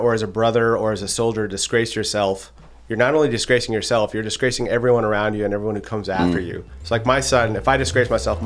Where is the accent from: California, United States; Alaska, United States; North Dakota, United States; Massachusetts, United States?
North Dakota, United States; also born or lived in Canada; I grew up in northeastern North Dakota.